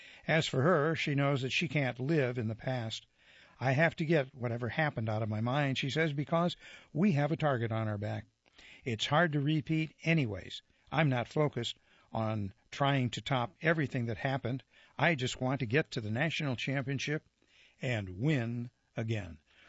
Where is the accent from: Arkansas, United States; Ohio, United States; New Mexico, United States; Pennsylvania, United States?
Ohio, United States; Akron; for LeBron James, my hometown, Akron, Ohio.